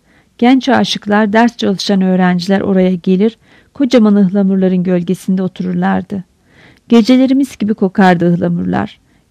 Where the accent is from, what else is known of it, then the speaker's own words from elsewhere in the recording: Istanbul, Turkey; Ben de doğma büyüme İstanbulluyum ama kentimin büyük bir kısmının yabancısı oldum.